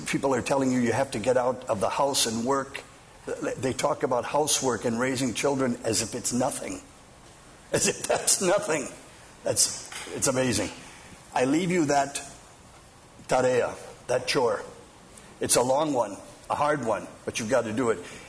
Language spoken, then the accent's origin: English; Minnesota, United States; I'll never forget when I came home after 6 months of being in Mexico. I came home and from Minnesota, my mother and father at table, all my brothers and sisters.